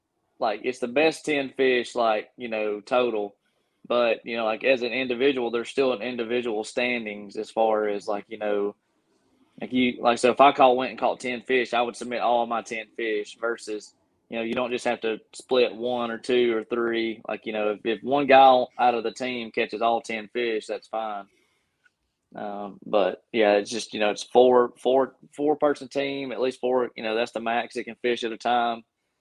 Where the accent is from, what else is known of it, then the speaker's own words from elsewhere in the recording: Gadsden, Alabama, United States; Yeah, I mean … I'm from Gadsden, Alabama.